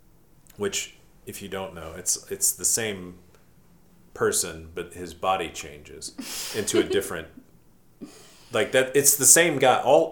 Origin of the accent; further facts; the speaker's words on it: Mississippi, United States; I'm from Mississippi, not Alabama.